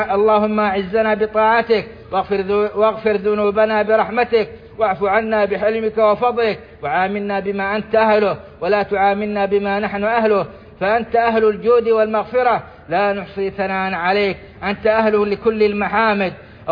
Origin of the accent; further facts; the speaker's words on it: Saudi Arabia; لقد علمتم ما قامت به بلادنا السعودية أيدها الله